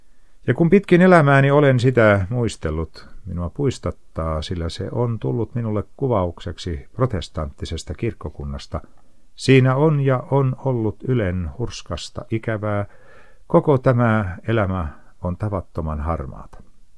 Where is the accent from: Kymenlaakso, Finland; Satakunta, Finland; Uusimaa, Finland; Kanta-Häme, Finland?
Uusimaa, Finland; Helsinki; kun täällä Helsingissä, jossa olen syntynyt ja kasvanut